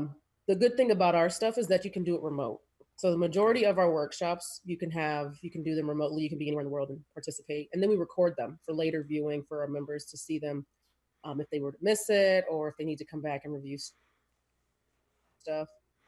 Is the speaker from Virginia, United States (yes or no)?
yes; Virginia, United States; So, I'm from Northern Virginia.